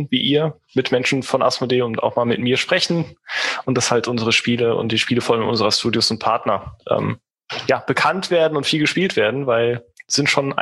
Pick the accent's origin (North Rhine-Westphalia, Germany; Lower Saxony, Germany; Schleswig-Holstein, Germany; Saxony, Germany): North Rhine-Westphalia, Germany; Moers; also born or lived in Duisburg; Ja, ich komme aus einem schönen Vorort von Paris, heißt Moers. geboren bin ich in der Tat in Duisburg, aufgewachsen dann doch in Moers, und dann mit 21 wieder nach Duisburg